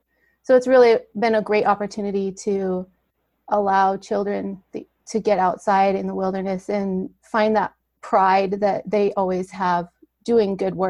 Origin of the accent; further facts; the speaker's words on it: Idaho, United States; So I grew up in Idaho, and I've always been passionate about preserving wild places